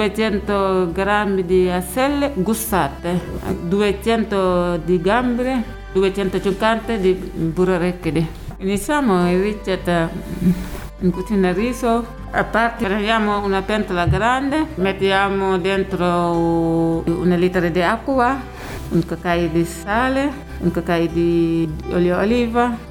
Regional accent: Touba, Diourbel, Senegal; Italian is a second language; now in Cagliari, Italy; vengo da Senegal, è paese di Tuba. Sono qui in Sardegna a Cagliari, 15 anni.

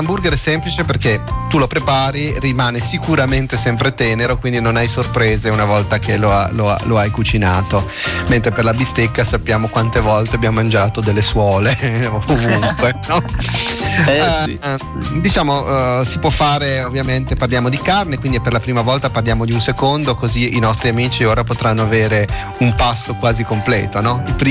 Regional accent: Liguria, Italy; Io vengo dalla Liguria, da noi ora si chiama hamburger, ma quando ero bambino si chiamava la Svizzera.

